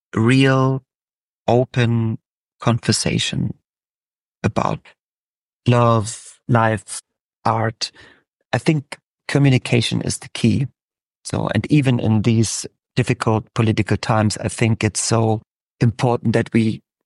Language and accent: English; Magdeburg, Saxony-Anhalt, Germany; Maybe one day for a day or for a week, I would be a tram driver in my hometown, Magdeburg.